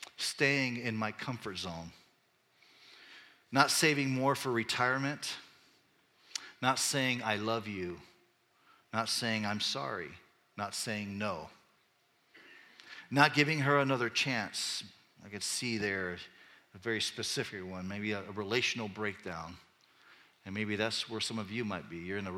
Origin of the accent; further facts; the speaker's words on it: Panama; I grew up in Latin America in kind of a revolutionary period of time in the country of Panama.